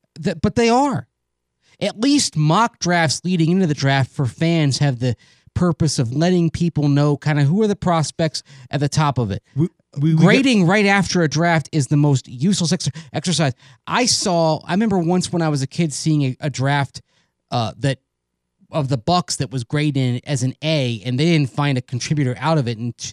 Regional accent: Windsor, Ontario, Canada; Born and raised in South Detroit, otherwise known as Windsor.

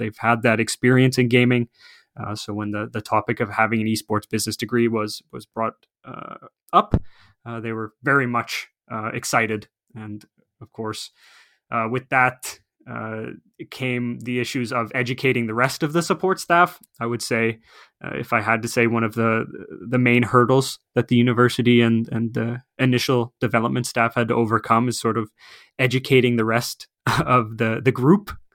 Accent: Canada; as I am originally from Canada, so North America

